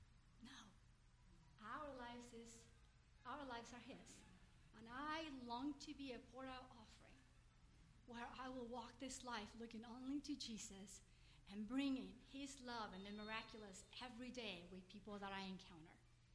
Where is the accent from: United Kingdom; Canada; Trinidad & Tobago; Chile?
Chile; English is a second language; moved away as an adult; now in United States; So I was sent out when I was 18 from Chile to be a missionary to California, not knowing what it meant.